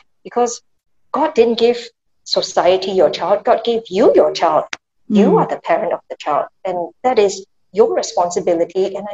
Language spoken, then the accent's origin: English; Singapore; And as Singaporean citizens, we're very used to less aggressive measures.